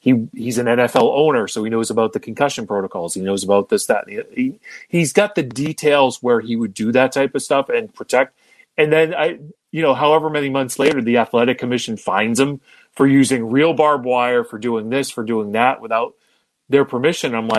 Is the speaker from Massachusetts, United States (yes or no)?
yes; Newton, Massachusetts, United States; because I grew up in Newton and Waltham was nice and easy.